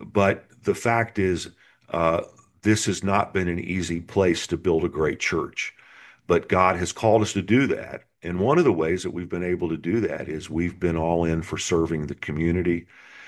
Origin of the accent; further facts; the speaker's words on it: Indiana, United States; I was born and raised in Indiana. I'd never been to New York City.